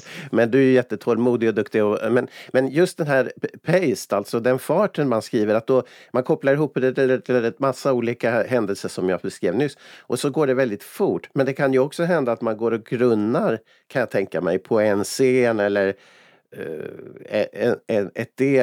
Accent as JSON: {"language": "Swedish", "town": "Umeå", "region": "Västerbotten County", "country": "Sweden", "tie": "born or raised there", "said": "så tar man kanske från min uppväxt i Umeå, pang, någon händelse där."}